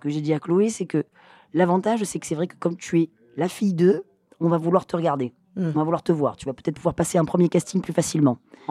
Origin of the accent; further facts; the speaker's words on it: Occitanie, France; Ouais, on vient des Cévennes du côté d'Alès, Anduze, okay. donc vraiment complètement perdu.